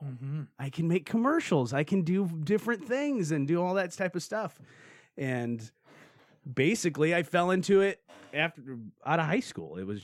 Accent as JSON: {"language": "English", "region": "Michigan", "country": "United States", "tie": "born or raised there", "said": "So I'm from Southwest Michigan, born and raised."}